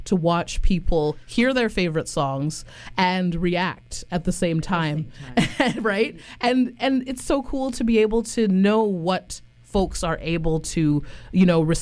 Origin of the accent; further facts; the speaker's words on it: British Columbia, Canada; also born or lived in Ottawa; I was born in Ottawa. And quickly after I was born, I was brought to British Columbia.